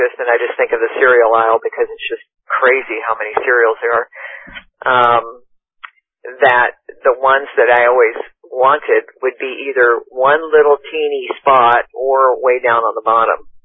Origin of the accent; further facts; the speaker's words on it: Waco, Texas, United States; I was raised in Waco, Texas, and so Dr. Pepper is from there.